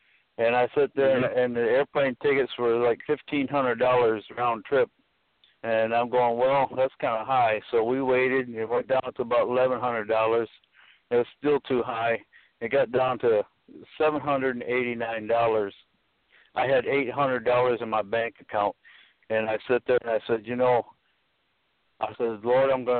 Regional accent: United States; Of course, I'm an American, and there was some other people that were with us.

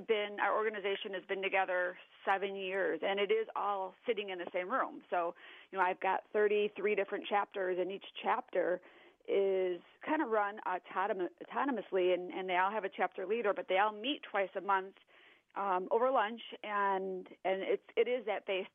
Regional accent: Illinois, United States; I grew up in a Chicagoland suburb in a home with a single mom

